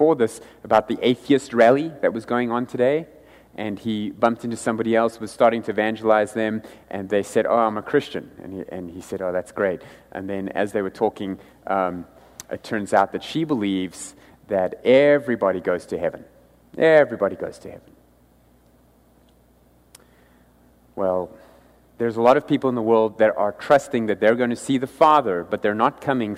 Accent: South Africa; Something I know a little about. Being South African. So our currency is absolutely worthless at the moment. It takes 16 of our rands to buy $1.

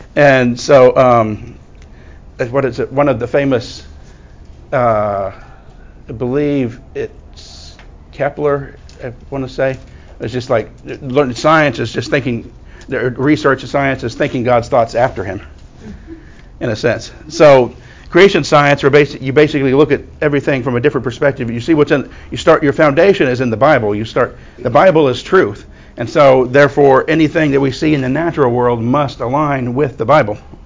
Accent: Farragut, Tennessee, United States; also born or lived in Knoxville, Tennessee; I was born in Knoxville, Tennessee, raised around the suburb of Farragut, named after the admiral who was raised himself around there.

